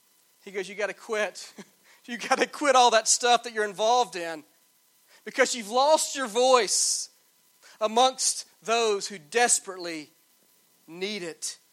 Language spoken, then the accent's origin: English; Atlanta, Georgia, United States; And I remember us going to downtown Atlanta. I grew up in Atlanta.